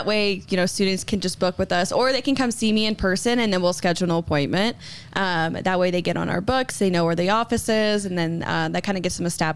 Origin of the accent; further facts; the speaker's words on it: United States; now in Alpine, United States; I'm originally from Washington, D.C., Virginia. Cool. So I'm a long ways away from home. But we moved to Alpine about 2 years ago.